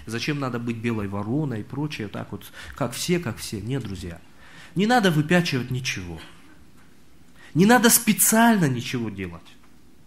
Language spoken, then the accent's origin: Russian; North Ossetia–Alania, Russia; Russian is a second language; Дело в том, что я не на родном языке говорю, да, я осетин сам.